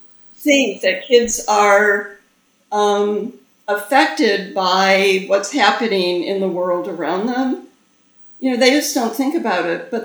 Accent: Detroit, Michigan, United States; That same year, my mother was teaching way far out. I grew up in Detroit. She was teaching, way far out in the suburbs.

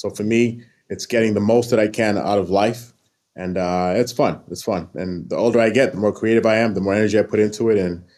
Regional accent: New York City, New York, United States; now in St. Louis, United States; You know, I'm born in Brooklyn. I was raised in New York.

